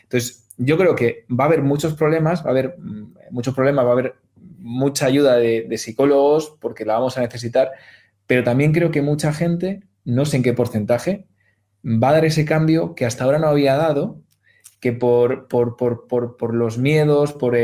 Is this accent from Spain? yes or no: yes; Valladolid, Castile and León, Spain; estaba viendo entre Guadalajara, Madrid y Valladolid, ¿no? Que es mi tierra, yo me muevo bastante.